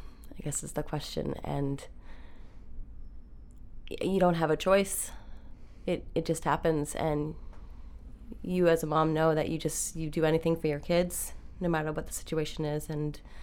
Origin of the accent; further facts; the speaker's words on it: Maine, United States; My family, like I said, I grew up in Maine. My husband grew up in Maine. So all of my family was close by.